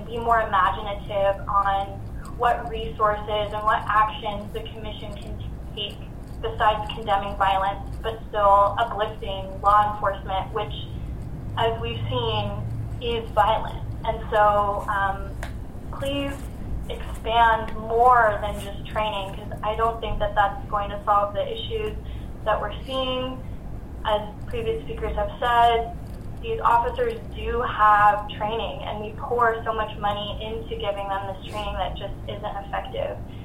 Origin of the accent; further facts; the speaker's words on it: Tustin, California, United States; I'm from Tustin.